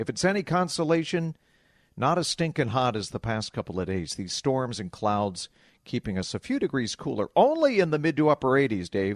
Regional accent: Pennsylvania, United States; but I grew up in Pennsylvania, and I had a little network of radio stations that I did the weather for

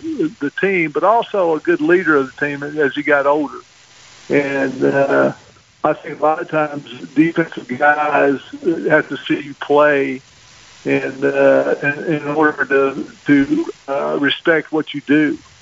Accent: Alabama, United States; Because, you know, I was from Alabama. I went to school in Memphis. I'd never had been that far away from home.

